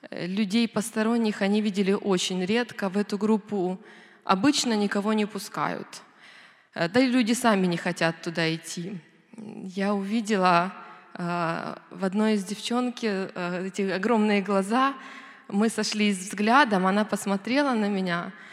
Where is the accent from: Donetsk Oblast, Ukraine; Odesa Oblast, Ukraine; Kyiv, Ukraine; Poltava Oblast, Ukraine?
Poltava Oblast, Ukraine; я из Полтавской области, живу сейчас возле города Кременчуг.